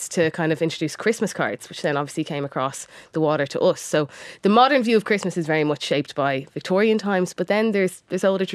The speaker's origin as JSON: {"language": "English", "town": "Bray", "region": "County Wicklow", "country": "Ireland", "said": "Yeah, so I'm from Dublin. Well, actually, I'm from Bray. So I'm from Wicklow, depending on where I am in the country. I say I'm from Bray or from Wicklow or from Dublin."}